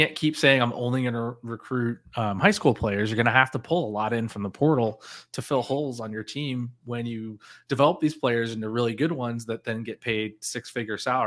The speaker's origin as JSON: {"language": "English", "town": "Cedar Grove", "country": "United States", "said": "I'm from Cedar Grove."}